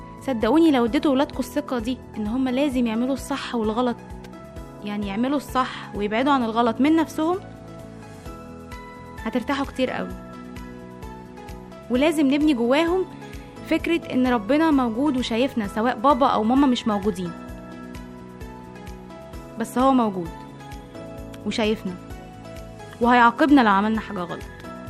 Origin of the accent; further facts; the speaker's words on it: Egypt; إحنا كمصريين كلنا عندنا الألفاظ اللي كل واحد فينا شهير بيها